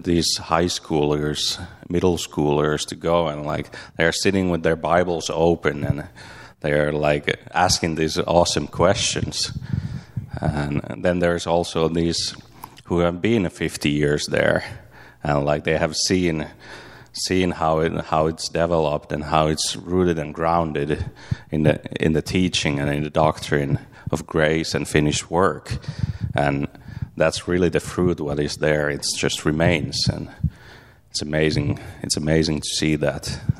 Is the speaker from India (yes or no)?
no; Finland; Like, I'm from Finland.